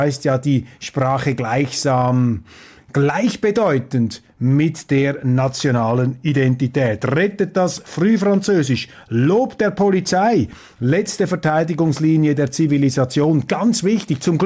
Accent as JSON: {"language": "German", "country": "Switzerland", "said": "Dafür habe ich Verständnis als Schweizer."}